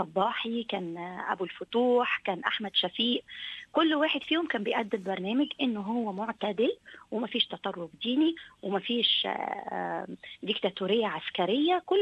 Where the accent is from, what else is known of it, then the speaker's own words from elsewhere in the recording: Egypt; لأن عندنا في مصر ما كانش فيه مؤسسات